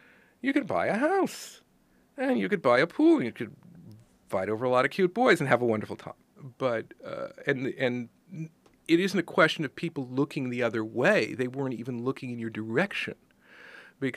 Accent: New York, United States; moved away as an adult; now in Los Angeles, United States; I came out here from New York. I moved out here in the mid-70s, and you could have bowling parties in the middle of La Brea Boulevard.

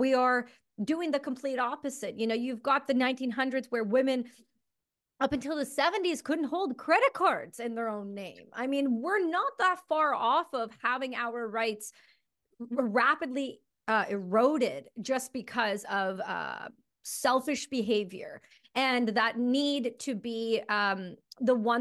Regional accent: Canada; And for those of you who do listen to the show, they know we're Canadian. They know I'm Canadian.

